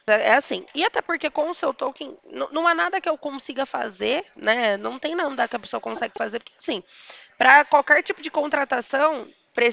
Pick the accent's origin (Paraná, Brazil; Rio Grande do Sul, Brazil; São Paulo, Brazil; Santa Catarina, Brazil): São Paulo, Brazil; Limeira; E a minha cidade é Limeira. Eu sou do interior de São Paulo.